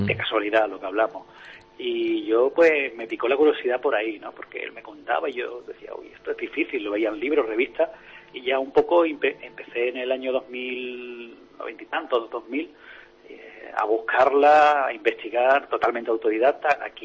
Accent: Málaga, Andalusia, Spain; yo soy de Málaga y salgo a cazar en Málaga, lo que es la provincia de Málaga.

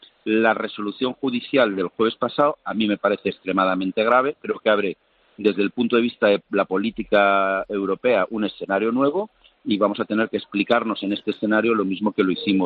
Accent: Spain; now in Brussels, Belgium; Nunca los que vivimos en Bruselas nos hemos sentido tan españoles ni tan arropados como españoles durante estos últimos meses.

